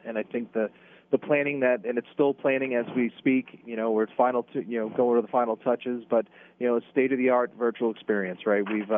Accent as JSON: {"language": "English", "town": "Derry", "region": "New Hampshire", "country": "United States", "tie": "born or raised there", "said": "It was the old WNDS back in my time growing up in Derry."}